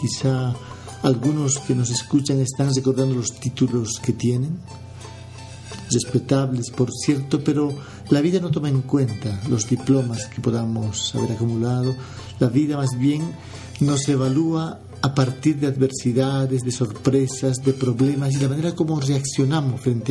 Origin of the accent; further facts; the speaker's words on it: Bolivia; hora de Bolivia, de donde soy